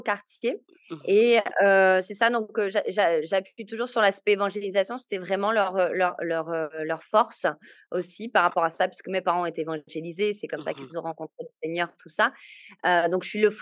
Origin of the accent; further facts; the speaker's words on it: Lille, Hauts-de-France, France; je suis née dans une famille chrétienne. Dans le nord de la France, donc s'il y a des ch'tis qui écoutent le nord de la France, c'est ça, je suis native de Lille.